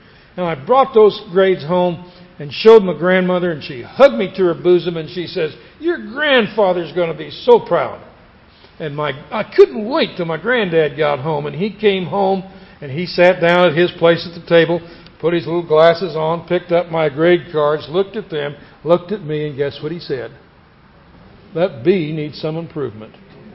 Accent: Kansas, United States; I was raised in Kansas. I grew up in a great home. My grandfather was a country doctor.

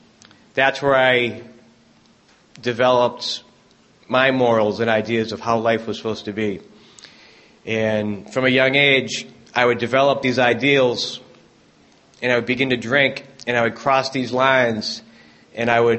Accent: Boston, Massachusetts, United States; as you can tell from my accent, I obviously grew up in the Deep South and of Boston, and I did grow up in South Boston. Very interesting place to grow up in.

